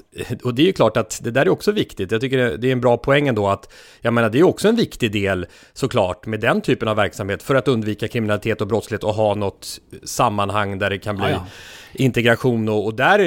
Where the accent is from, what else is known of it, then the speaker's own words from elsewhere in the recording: Nacka, Stockholm County, Sweden; Och nu är verkligen på plats i mina trakter där jag växte upp, när hon skriver om Nyckelviken som är ett väldigt fint friluftsområde i Nacka.